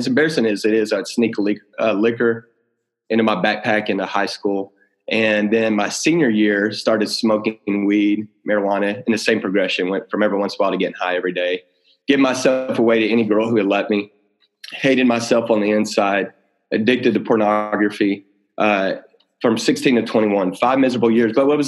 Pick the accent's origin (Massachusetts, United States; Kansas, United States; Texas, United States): Texas, United States; Waco; So, you know, I grew up in Texas. I grew up outside of Waco, Texas.